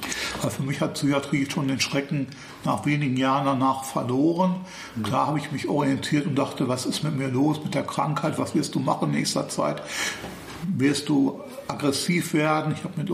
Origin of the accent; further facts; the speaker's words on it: Dortmund, North Rhine-Westphalia, Germany; ich komme ursprünglich aus Dortmund